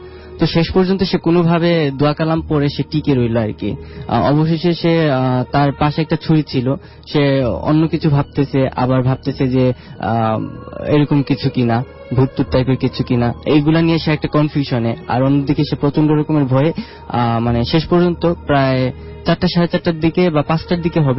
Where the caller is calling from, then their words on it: Dhaka, Dhaka Division, Bangladesh; Hello listener, আসসালামু আলাইকুম … আমি আসছি ঢাকা বসুন্ধরা থেকে।